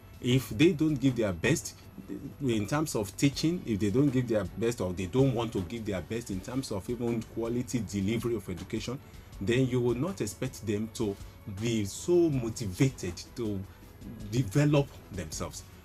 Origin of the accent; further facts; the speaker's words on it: Nigeria; As a Nigerian, I occupy a position